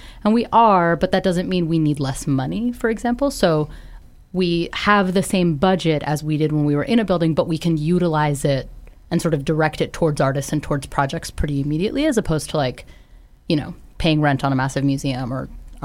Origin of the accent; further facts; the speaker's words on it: New Jersey, United States; also born or lived in Brooklyn, New York; New Jersey, but also Brooklyn, New York. My parents did this thing where they, like, flip-flopped between, we need to be in the city.